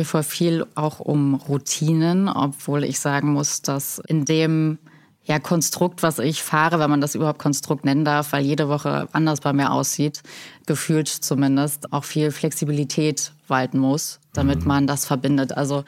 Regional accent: Cottbus, Brandenburg, Germany; bei uns in Cottbus, komme aus Cottbus, bin dort aufgewachsen

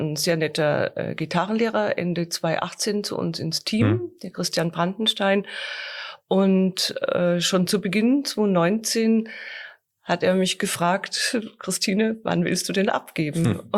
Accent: South Germany, Germany; now in Fulda, Germany

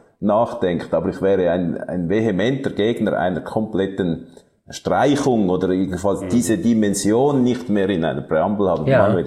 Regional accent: Zurich, Switzerland; Ich komme eigentlich auch aus einer Täuferfamilie, aus mennonitischem Hintergrund. Aber ich bin im Kanton Zürich aufgewachsen und dort gibt es keine Täufergemeinden mehr.

